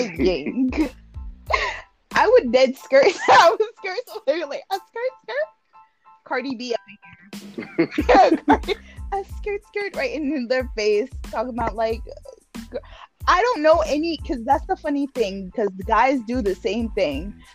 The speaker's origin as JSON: {"language": "English", "region": "New York", "country": "United States", "said": "You don't know, I'm dead ass from New York."}